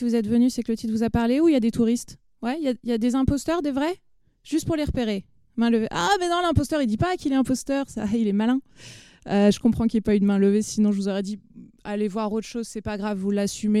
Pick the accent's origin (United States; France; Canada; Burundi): France; Rennes, Brittany; Je viens de Rennes, de Bretagne.